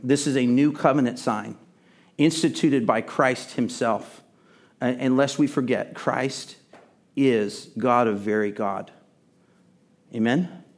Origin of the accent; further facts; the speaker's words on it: Texas, United States; Challenging for me, because I do not parler vieux français, because I'm from Texas.